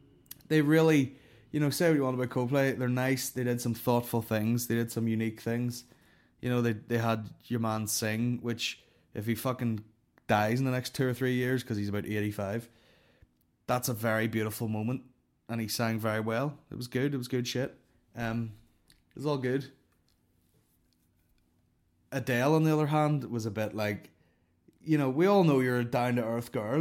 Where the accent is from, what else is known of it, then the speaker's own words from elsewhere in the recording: London, United Kingdom; I'm just from London, mate.